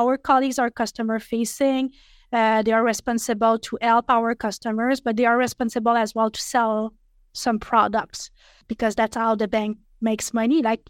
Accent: Montreal, Quebec, Canada; now in Toronto, Canada; I'm French from Montreal, but I live in the GTA.

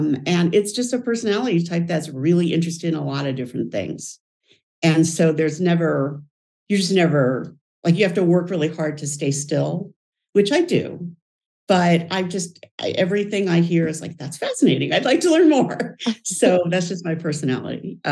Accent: Los Angeles, California, United States; I am from Los Angeles, born and raised in Los Angeles, and I live here now.

